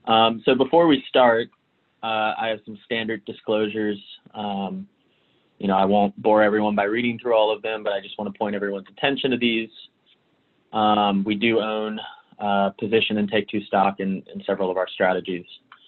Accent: Alabama, United States; now in Boston, United States; I went to school at Auburn, which is in the state of Alabama, before I moved up to Boston, like a whole different world. So as a Southerner from a smaller city

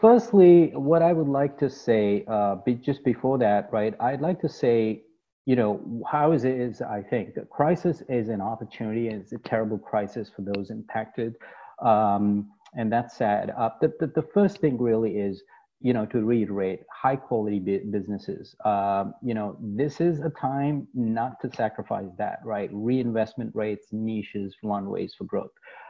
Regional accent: India; But starting off with my home country, India.

